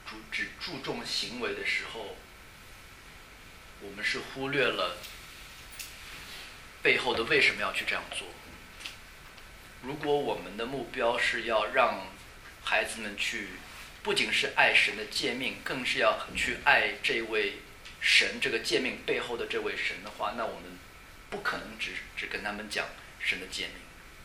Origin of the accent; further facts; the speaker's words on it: China; 我们特别是在大陆长大的